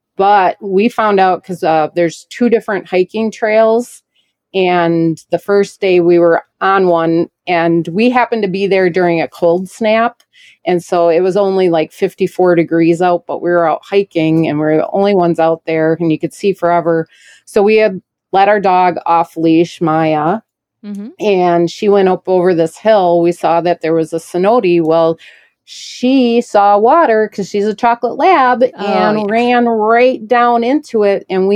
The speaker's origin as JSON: {"language": "English", "region": "Wisconsin", "country": "United States", "said": "But you also have to remember, we are from Wisconsin, we're a little bit used to colder weather too, and 54 degrees, everybody in Wisconsin's out wearing shorts."}